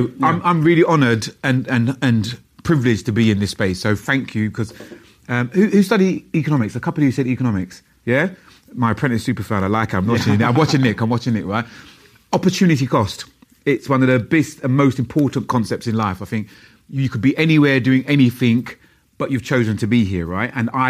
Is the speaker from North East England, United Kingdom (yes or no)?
no; Stratford, London, United Kingdom; I grew up in Stratford, East London, before the Olympics was there.